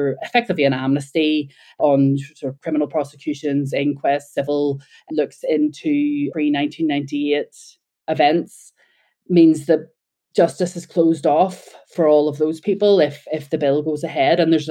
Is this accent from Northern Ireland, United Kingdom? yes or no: yes; Belfast, Northern Ireland, United Kingdom; moved away as an adult; Well, yeah, I'm born and bred in Belfast. And in 1998, I was moving from my family home in Belfast to Glasgow to go to university over there.